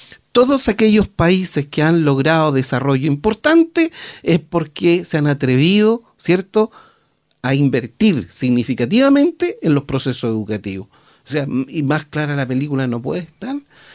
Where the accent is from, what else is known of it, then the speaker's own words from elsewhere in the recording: Chile; obviamente soy chileno y me interesa que a Chile le vaya bien